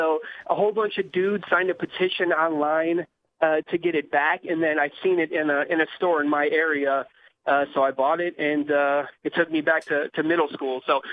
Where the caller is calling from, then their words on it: Milwaukee, Wisconsin, United States; in Milwaukee.